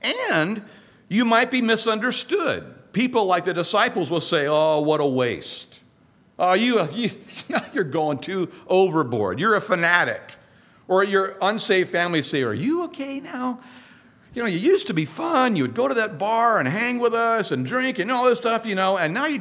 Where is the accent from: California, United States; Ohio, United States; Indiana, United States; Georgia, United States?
California, United States; here I am a bozo from Southern California.